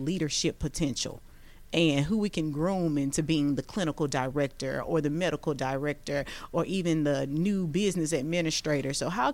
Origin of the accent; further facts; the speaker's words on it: Baton Rouge, Louisiana, United States; now in Georgia, United States; We're both from Baton Rouge, Louisiana, and then he went to Ole Miss to play football. We met in Baton Rouge, and then 10 years later, we reunite here in Georgia.